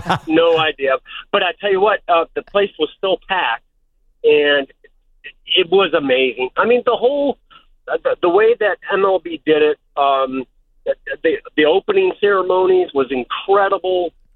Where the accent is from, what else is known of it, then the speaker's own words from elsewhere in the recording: Chicago, Illinois, United States; Every time that I'm devout Cubs fan because I'm originally from Chicago.